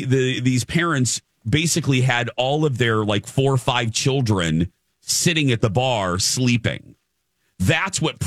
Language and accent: English; Indiana, United States; I grew up in Indiana, and in Indiana, you kids cannot sit at a bar.